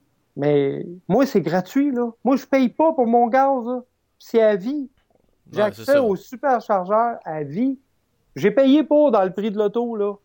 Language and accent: French; Val-d'Or, Quebec, Canada; Moi, comme j'expliquais, je suis originaire de Val-d'Or.